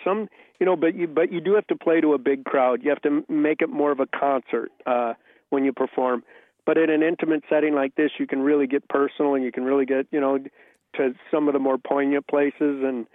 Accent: Osseo, Minnesota, United States; now in Minneapolis, United States; I'm north of Minneapolis, a little town called Osseo. Okay. But now I live in the cities. I live in Minneapolis now.

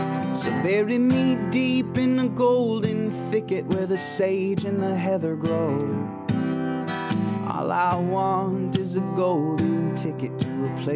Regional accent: California, United States; I grew up in California, and my native landscape had a lot of gold mines in it.

